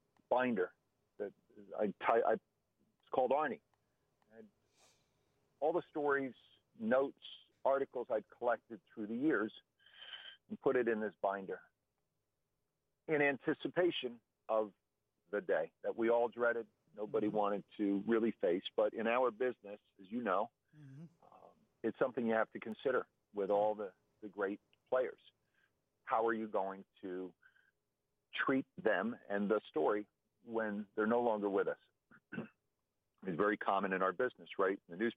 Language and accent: English; Allentown, Pennsylvania, United States; when I was a kid growing up in Allentown, we always heard, I was born in 1960